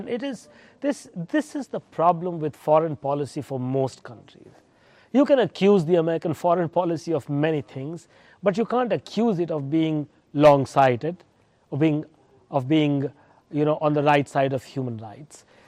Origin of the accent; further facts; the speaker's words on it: India; I come from India. And for all my life, since I was born and raised, we did not see or experience any discrimination.